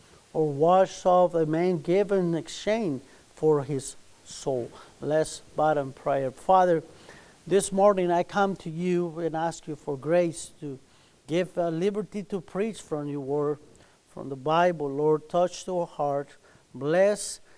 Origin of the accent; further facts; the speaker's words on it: Texas, United States; We come from Texas. And as the pastor say, we've been here.